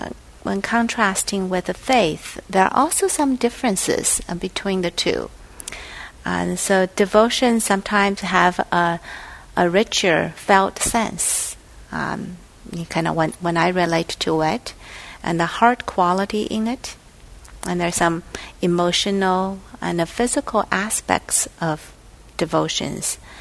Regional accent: China; English is a second language; I came from China

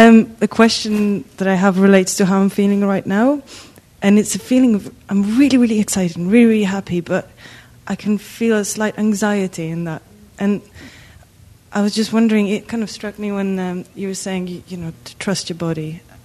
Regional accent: London, United Kingdom; I'm really happy to be here because I'm from London

